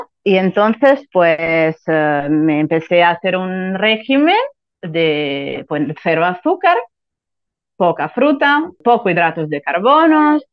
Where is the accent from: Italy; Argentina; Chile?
Italy; soy italiana, tengo 37 años